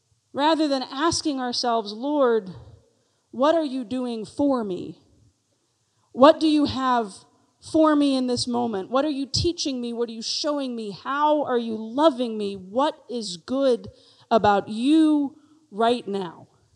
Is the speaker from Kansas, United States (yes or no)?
no; Lake Charles, Louisiana, United States; I come to you from Lake Charles, Louisiana, a small town.